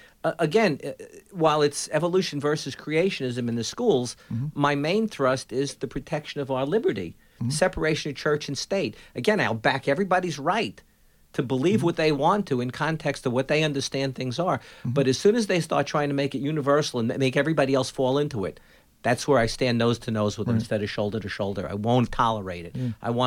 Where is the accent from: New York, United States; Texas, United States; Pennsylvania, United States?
New York, United States; Bronx; I grew up in the Bronx. We had a small apartment, et cetera.